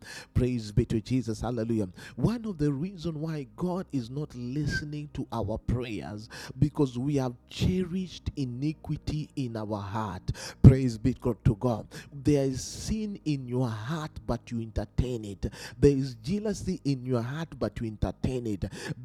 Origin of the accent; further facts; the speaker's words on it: Kenya; I come from Kenya and I've witnessed this.